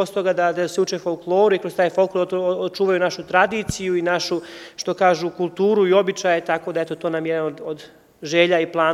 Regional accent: Banatsko Novo Selo, Vojvodina, Serbia; also born or lived in Šipovo, Bosnia and Herzegovina; Ja sam rođen u Šipovu, ali sam odrastao u Banatskom Novom Selu kod Pančeva, tako da, eto.

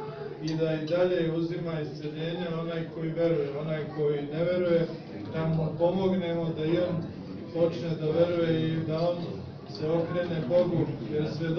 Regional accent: Republika Srpska, Bosnia & Herzegovina; mi Bosanci koji često kaže se za nas, koji smo sada iz Republike Srpske, ali rođeni u onoj Bosni.

